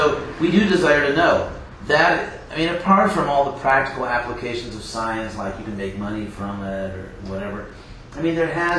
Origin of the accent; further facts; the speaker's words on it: Western United States, United States; I'm from the Western United States